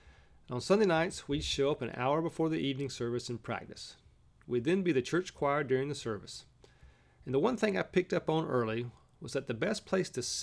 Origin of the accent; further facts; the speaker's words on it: the South, United States; accent: southern; So maybe some of you will be shocked at my southern accent, and maybe others won't even notice.